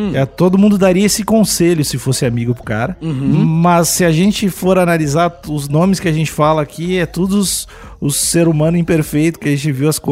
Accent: Rio Grande do Sul, Brazil; eu, assim, como gaúcho, meu lugar de fala

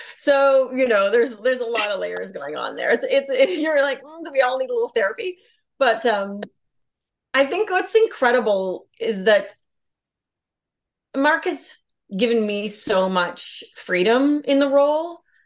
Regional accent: Prince Edward Island, Canada; I'm from Prince Edward Island. So, you know, it's not that far away from Newfoundland culture, really. It's pretty close.

